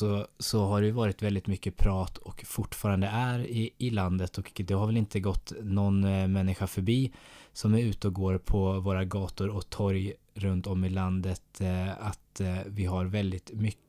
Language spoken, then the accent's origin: Swedish; Jönköping, Jönköping County, Sweden; Så det gör en ju väldigt stolt som Jönköpingsbo att människor är så pass öppna och toleranta.